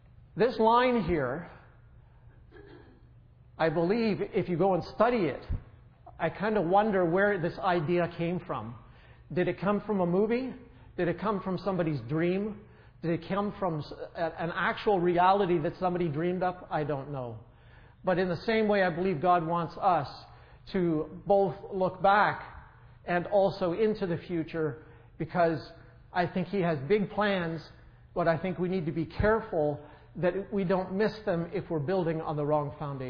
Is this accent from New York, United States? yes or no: no; Portland, Oregon, United States; I'm from Portland, Oregon. That's the capital of Nike.